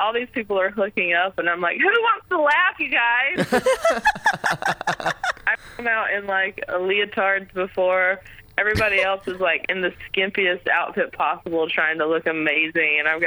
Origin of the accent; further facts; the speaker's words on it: North Carolina, United States; accent: southern; Well, thank you. I'm from North Carolina.